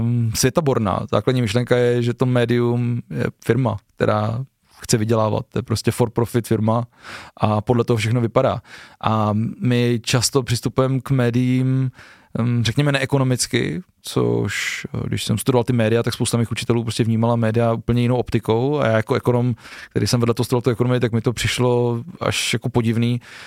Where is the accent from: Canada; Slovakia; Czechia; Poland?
Slovakia; Žadec, Žilina Region; když přijdu do Žadce ze Pelíny a jsem ze Žadce původem.